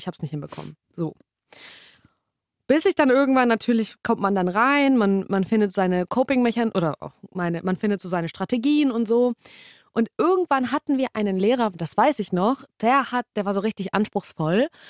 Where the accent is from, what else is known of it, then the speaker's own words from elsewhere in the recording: Bavaria, Germany; bei uns in Bayern ist man relativ schnell auf die Fresse geflogen, wenn man das nicht geschafft hat zu lernen